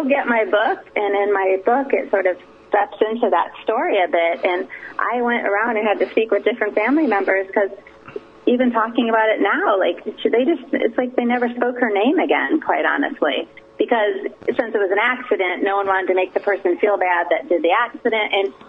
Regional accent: Chicago, Illinois, United States; We grew up in Chicago in a Southern Baptist church, which is, you know, unusual.

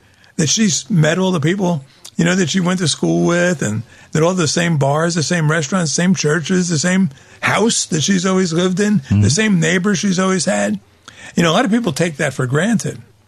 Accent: Newark, New Jersey, United States; You know, I grew up in Newark, New Jersey. And watched the neighborhood collapse around me.

